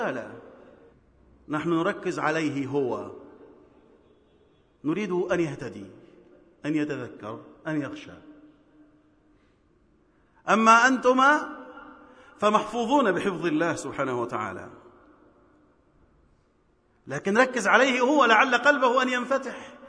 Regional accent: Egypt; اللهم احفظ بلدنا مصر

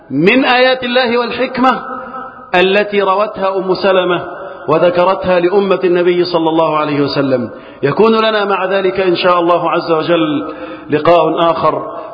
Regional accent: Egypt; اللهم احفظ بلدنا مصر وسائر بلاد المسلمين من الفتن.

